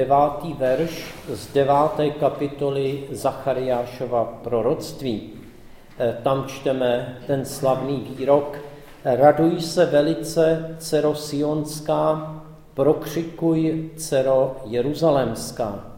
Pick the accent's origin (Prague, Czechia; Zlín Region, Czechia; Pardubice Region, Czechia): Prague, Czechia; Když jsem byl malý, tak jsme bydleli v Praze